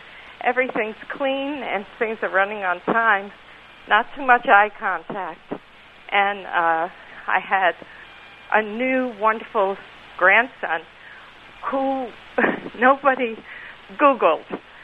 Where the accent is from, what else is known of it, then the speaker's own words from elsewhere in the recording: New York, United States; Now, I grew up in New York, but I am now in a rural area, and I consider myself an old woman.